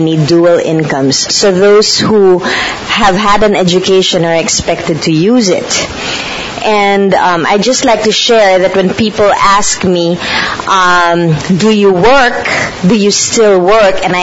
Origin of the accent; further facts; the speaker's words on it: Philippines; I'm from the Philippines, and I used to work in advertising.